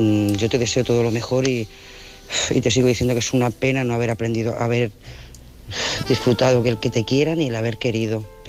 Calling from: Lloret de Mar, Catalonia, Spain; de Lloret de Mar.

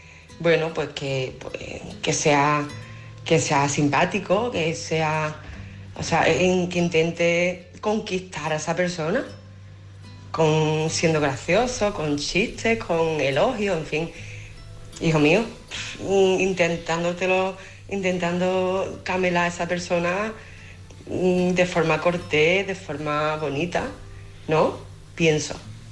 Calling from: Málaga, Andalusia, Spain; de Málaga.

